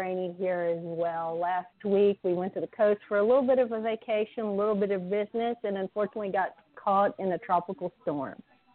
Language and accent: English; Waco, Texas, United States; I grew up around the Waco, Texas area.